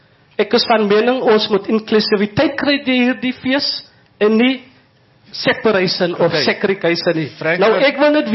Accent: Stellenbosch, Western Cape, South Africa; Ek is hier van Stellenbosch.

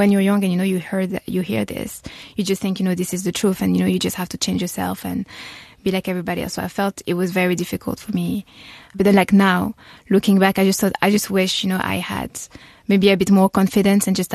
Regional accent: France; So yes, I did grow up in France. My dad is from Tunisia. My mom is from Martinique.

